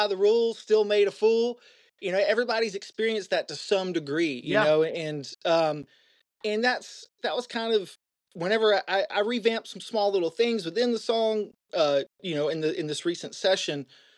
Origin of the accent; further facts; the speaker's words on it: Atlanta, Georgia, United States; Yeah, and I grew up in Atlanta in the '90s, man.